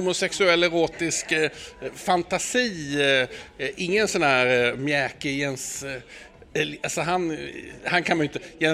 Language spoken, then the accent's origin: Swedish; Skåne, Sweden; han tittade på det och det var så roligt och vi kom från Skåne och det gjorde han också